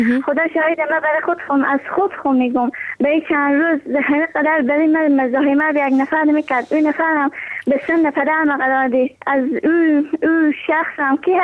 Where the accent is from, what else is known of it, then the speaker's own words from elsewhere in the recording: Herat, Afghanistan; از هرات باستان همکار همیشه گی شما